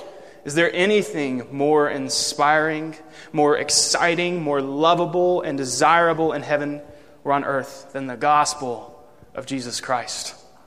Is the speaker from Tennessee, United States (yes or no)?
yes; Tennessee, United States; I grew up in Tennessee, even though I was a Georgia Bulldog fan